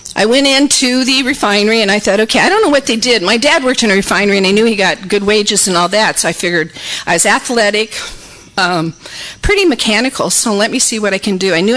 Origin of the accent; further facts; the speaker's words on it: California, United States; moved away; also born or lived in Texas; I was from California, and so when we moved to Texas, there was a lot of stuff that went on there.